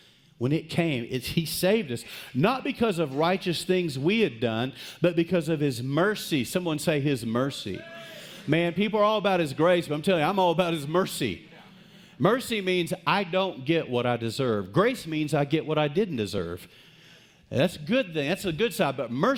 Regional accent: Texas, United States; I was horrible in grammar in college. Obviously, I'm from West Texas.

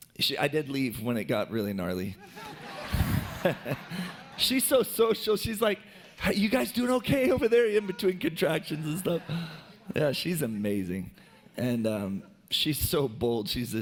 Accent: United States; You know, I am super grateful I'm an American.

